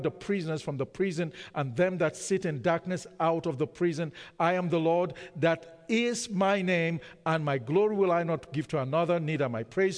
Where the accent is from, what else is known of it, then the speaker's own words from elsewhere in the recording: Nigeria; from where I come from, growing up in Nigeria, you know, every father, every mother wants the child to become a lawyer or an engineer or a doctor.